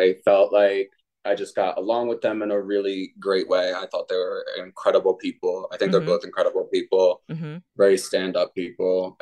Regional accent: New Jersey, United States; I'm from New Jersey. I come from a very old school Catholic family. That's how we talk.

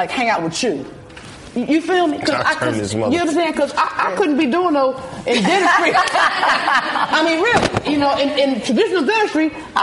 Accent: Philadelphia, Pennsylvania, United States; I'm an OG from West Philly.

